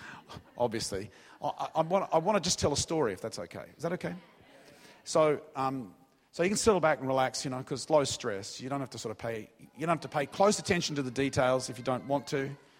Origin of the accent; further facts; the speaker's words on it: Australia; And I'm Australian, I wouldn't say anything like that normally.